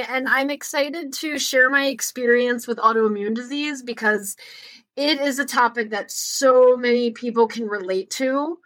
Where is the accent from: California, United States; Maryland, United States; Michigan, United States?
Maryland, United States; I'm not from northern Minnesota. I'm from Maryland, which is not a particularly cold climate.